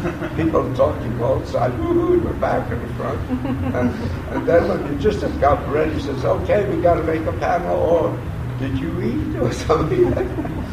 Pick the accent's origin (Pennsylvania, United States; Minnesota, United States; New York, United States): New York, United States; New York City; I grew up at the time of the Depression. I was born in New York City